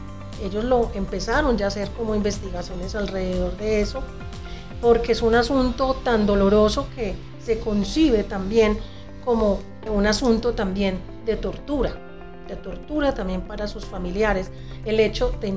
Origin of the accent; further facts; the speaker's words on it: Antioquia, Colombia; El ritual para nosotros, como colombianos, incluso en nuestro asunto antioqueño, nuestra idiosincrasia paisa